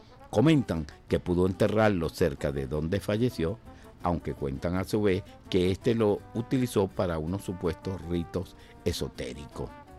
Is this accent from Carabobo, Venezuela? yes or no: yes; Valencia, Carabobo, Venezuela; now in Caracas, Venezuela; nosotros los provincianos, digo los provincianos, pero yo soy de Valencia, y así, bueno, yo formo parte de ese 60% de población que tiene Caracas, que somos venidos de la provincia